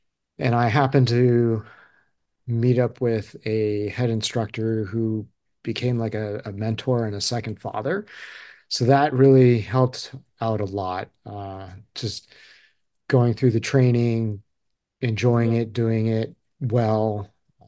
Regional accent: California, United States; definitely a Japanese household, Japanese culture. And I grew up in the Bay Area, which during the 80s was still very, we'll say, Caucasian.

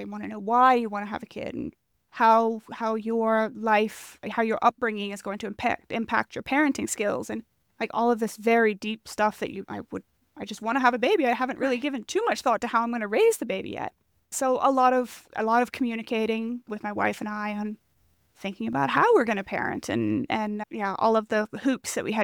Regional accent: Bahamas; You are not the first person that has compared my growing up in the Bahamas to Moana

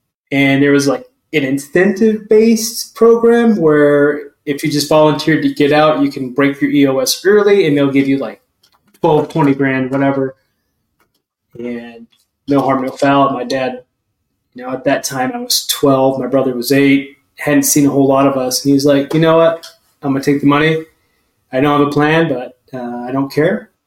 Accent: Hawaii, United States; born there; I was born in Hawaii on the Army base, or I think it's an Air Force hospital. I'm not sure. Tripler. Anyways, I was born in Hawaii.

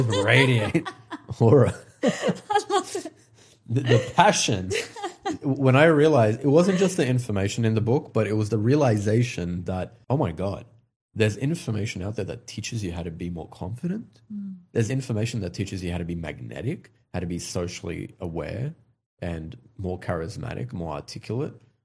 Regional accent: Australia; also born or lived in Iraq; So I'm originally Kurdish and I grew up in Australia, but we immigrated. We were actually refugees in Australia from the Kurdish region of Iraq.

